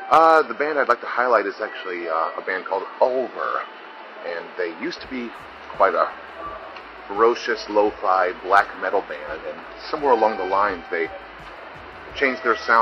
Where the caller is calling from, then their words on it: Tokyo, Japan; I am calling from Tokyo, Japan